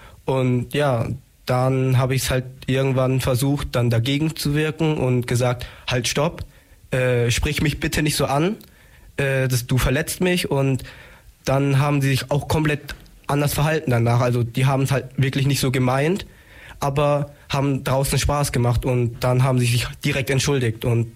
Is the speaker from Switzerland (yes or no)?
no; Vietnam; obwohl es gar nicht stimmt. Ich bin Vietnamese